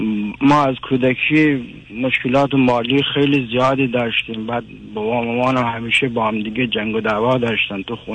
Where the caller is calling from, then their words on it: Iran; من از ایران تماس میگیرم، حدوداً 40 سال سن دارم.